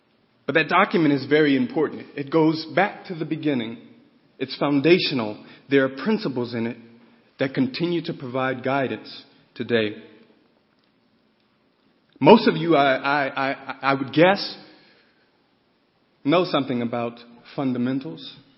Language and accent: English; Louisiana, United States; But neither are the Saints, and I'm from Louisiana.